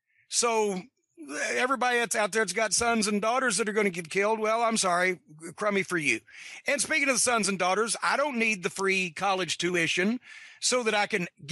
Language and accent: English; Kentucky, United States; And I can do that because I'm a hillbilly too, because I'm from Kentucky.